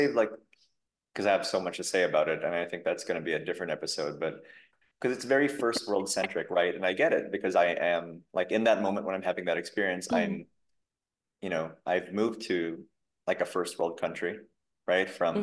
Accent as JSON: {"language": "English", "town": "Manila", "region": "Metro Manila", "country": "Philippines", "tie": "born or raised there", "said": "So in growing up in Manila, there was a lot of like, my school was very Americanized"}